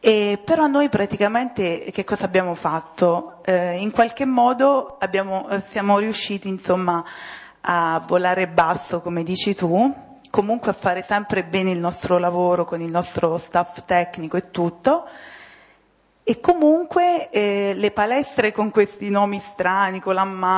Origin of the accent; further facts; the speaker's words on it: Altino, Abruzzo, Italy; io vengo da Altino in provincia di Chieti, un paese di 250 abitanti